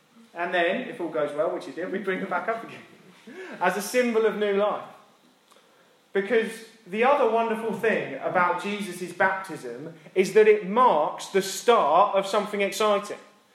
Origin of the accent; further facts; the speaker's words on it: East of England, United Kingdom; Because I'm also from Essex